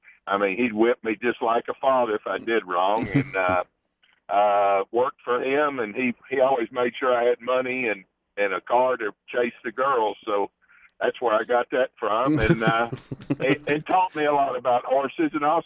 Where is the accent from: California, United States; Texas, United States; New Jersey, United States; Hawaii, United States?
Texas, United States; I grew up in Texas. Dad had a training center there, farm.